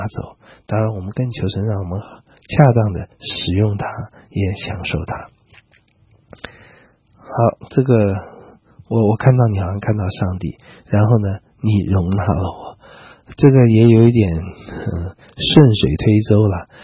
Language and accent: Chinese; China; 这些我们想不需要太多解释，我们中国人也懂啊